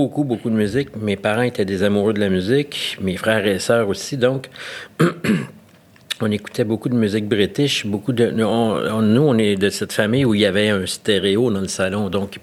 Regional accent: L'Île-Bizard, Quebec, Canada; Et à 8 ans, je suis parti dans le West Island, à l'île Bizarre, puis là, j'ai grandi dans le West Island. Donc, grandi sur le bord de l'eau, le bord du lac des Deux-Montagnes

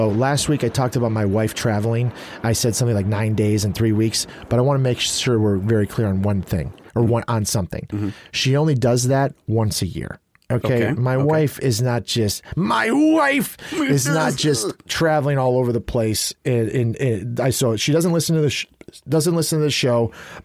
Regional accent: New Lenox, Illinois, United States; I grew up in New Lenox.

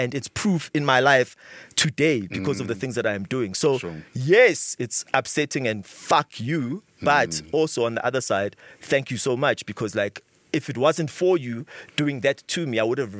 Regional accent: South Africa; I am South African. I'm from South Africa. Everything that I've done has been in and around South Africa.

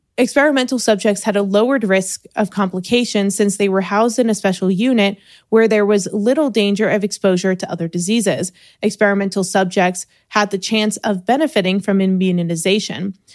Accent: New York, United States; Yeah, I can't do a Staten Island accent, even though I'm from New York.

